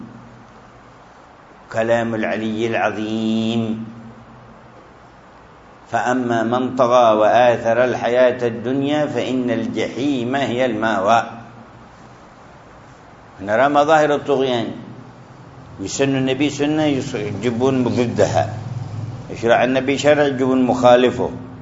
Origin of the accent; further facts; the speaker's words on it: Hadramaut, Yemen; في مثل هذا الوديان عندنا في حضرموت